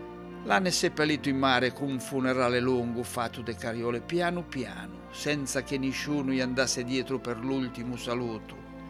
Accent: Ancona, Marche, Italy; sono d'Ancona

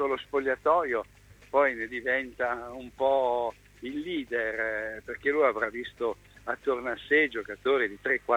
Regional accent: Ancona, Marche, Italy; io sono di Ancona.

